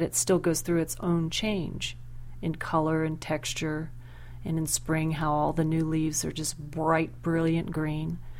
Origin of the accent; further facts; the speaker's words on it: Pennsylvania, United States; moved away as an adult; I'm from Pennsylvania, and I can remember laying on my back underneath the crawl space of a 100-year-old home in Pittsburgh, Pennsylvania